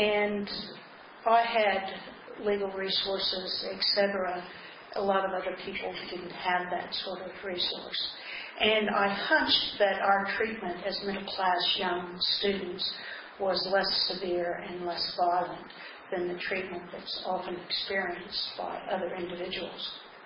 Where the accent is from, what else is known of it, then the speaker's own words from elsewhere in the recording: United States; As you probably can tell by my accent, I come from the United States originally.